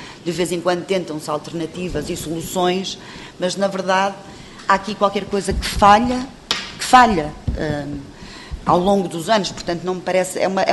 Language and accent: Portuguese; Porto, Portugal; Eu não conhecia este espaço, eu sou do Porto